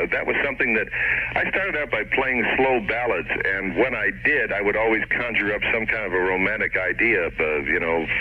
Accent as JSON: {"language": "English", "town": "Buffalo", "region": "New York", "country": "United States", "tie": "born or raised there", "also_born_or_lived": "Detroit / Denver", "said": "It's almost my, literally this is my hometown because I was born here and grew up some 18, 19 years here in Buffalo."}